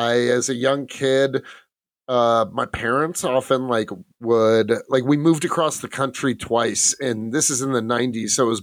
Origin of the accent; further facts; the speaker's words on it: California, United States; The San Fernando Valley.